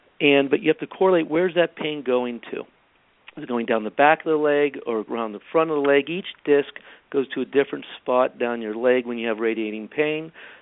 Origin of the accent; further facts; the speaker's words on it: San Francisco, California, United States; have family here, you know, throughout, and went to the University of San Francisco. So this is my hometown.